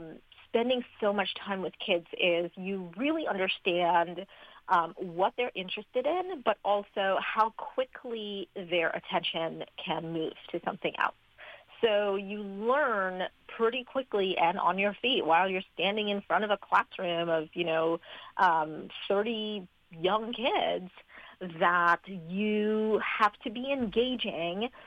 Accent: Trinidad & Tobago; When I was a kid growing up in Trinidad and Tobago, I had a huge number of books

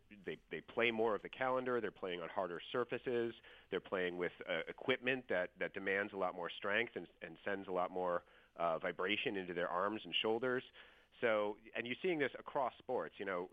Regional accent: Milwaukee, Wisconsin, United States; but I'm someone who grew up, and I grew up in Milwaukee. I had a sort of played all the normal sports as a kid

